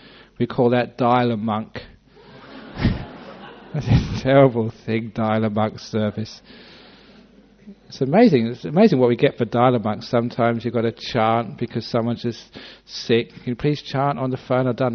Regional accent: England, United Kingdom; born there; I was born in England.

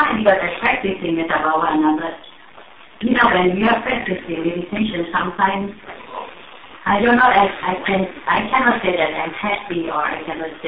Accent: Indonesia; English is a second language; moved away as an adult; now in United States; I come from Indonesia and then I moved here in 1999. So at the time in Indonesia, we always practice metta bhavana.

